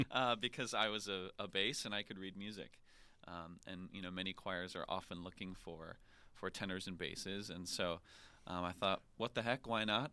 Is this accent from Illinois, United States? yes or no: yes; Rockford, Illinois, United States; Yeah, born and raised in Rockford, two very musical parents, very musical family, lots of singing around the house.